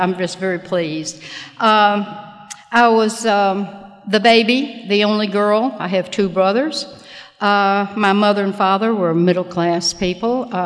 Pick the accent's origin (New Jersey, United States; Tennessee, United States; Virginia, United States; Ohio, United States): Tennessee, United States; Memphis; born there; So I'd like to give you just a little background. I was born in Memphis.